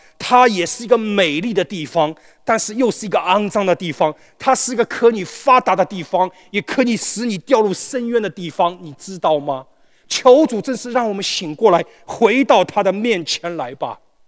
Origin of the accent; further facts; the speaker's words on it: Shanghai, China; 我是上海人